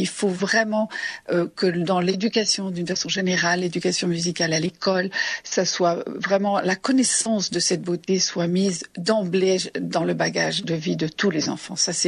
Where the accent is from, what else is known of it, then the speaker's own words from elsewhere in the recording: Brittany, France; Et puis probablement en tant que bretonne aussi, au départ j'ai un sens de la fidélité.